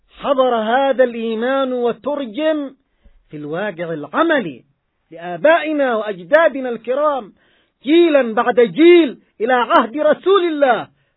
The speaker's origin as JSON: {"language": "Arabic", "country": "Yemen", "said": "فما هو موروثنا نحن كشعب يمني؟"}